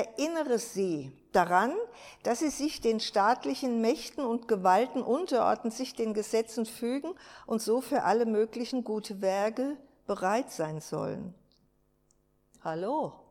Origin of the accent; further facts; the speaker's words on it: Gelnhausen, Hesse, Germany; Wisst ihr, Geschwister, wir kommen ja aus Gelnhausen.